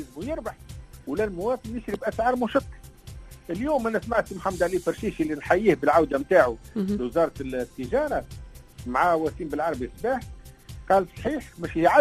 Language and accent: Arabic; Tunisia; أنا تونسي